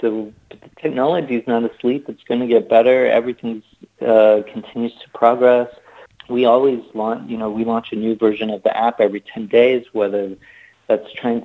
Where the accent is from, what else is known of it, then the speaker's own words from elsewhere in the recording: San Francisco, California, United States; I grew up in San Francisco, and it's a very multiracial town.